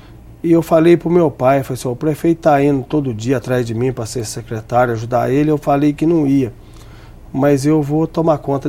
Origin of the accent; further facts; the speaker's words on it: Nova Resende, Minas Gerais, Brazil; Eu sou de Nova Resende, uma região cafeeira, uma cidade pequena com 16 mil habitantes. Nascido e criado na roça. Ia na roça, morava na roça 10 quilômetros da cidade, ia para a escola, no primário, a pé e descalço.